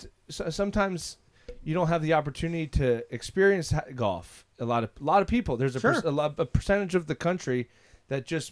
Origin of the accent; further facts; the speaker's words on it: Nazareth, Pennsylvania, United States; growing up in Nazareth, there was a place